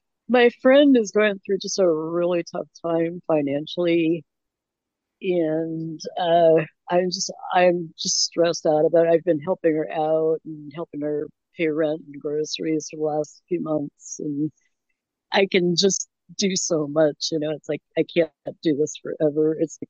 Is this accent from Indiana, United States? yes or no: no; El Cajon, California, United States; I'm from El Cajon, California.